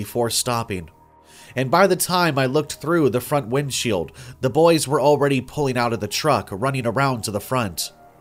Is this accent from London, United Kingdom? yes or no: no; Wales, United Kingdom; Like I said, I'm Welsh.